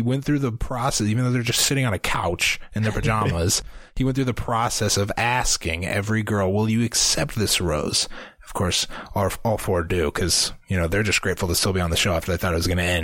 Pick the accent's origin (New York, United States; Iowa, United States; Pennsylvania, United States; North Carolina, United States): Iowa, United States; AB, we're from Iowa.